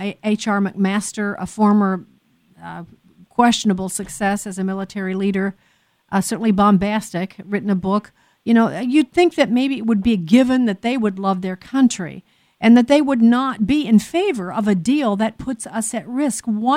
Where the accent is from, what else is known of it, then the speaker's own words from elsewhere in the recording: Chicago, Illinois, United States; Because I do what I do, because I'm from Chicago